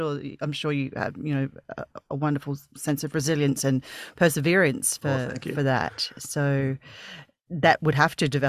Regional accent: Australia; I'm Australian, obviously.

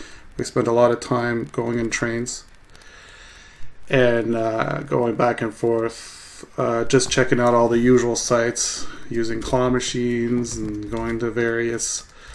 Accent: Canada; moved away as an adult; now in Japan; just pretty much annihilated any footprints I've ever had in my home country of Canada, and packed up and went to Japan.

